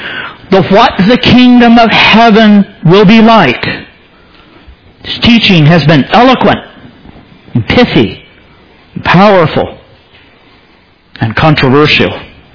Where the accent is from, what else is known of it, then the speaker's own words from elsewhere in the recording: DR Congo; On the mission station that I grew up in the Congo, we had a leper colony.